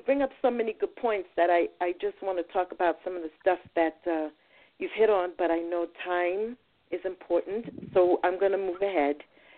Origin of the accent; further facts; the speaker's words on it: New York City, New York, United States; And, you know, I grew up in the South Bronx. However, the South Bronx wasn't the South Bronx of the 80s, okay? It was a mixed community.